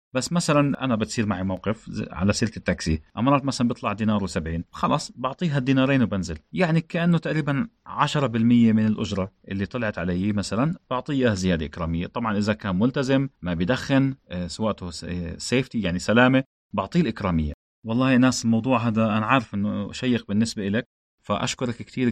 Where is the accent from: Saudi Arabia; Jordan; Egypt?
Jordan; هي عندنا بالأردن زي حسنة